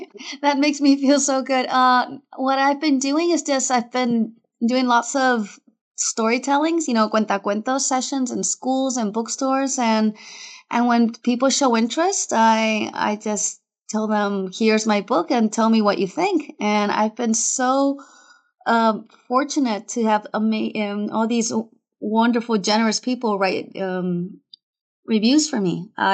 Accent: Spain; first language Spanish; English is a second language; I am bilingual from birth because I was raised by an American mother and a Spanish father. But I grew up in Spain, so my strongest language is Spanish, for sure. That's my community language.

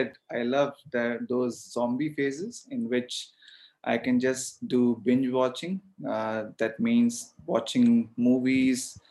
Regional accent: Delhi, India; English is a second language; so I hail from Delhi in India.

